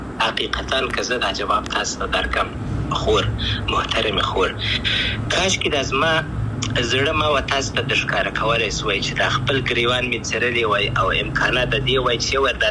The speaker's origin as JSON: {"language": "Pashto", "country": "Afghanistan"}